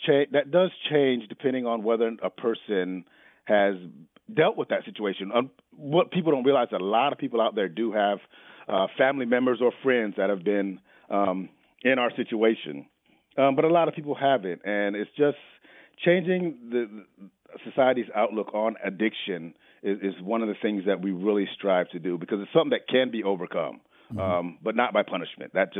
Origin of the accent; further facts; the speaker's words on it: North Carolina, United States; now in Charleston, United States; No, I'm not. I came from North Carolina.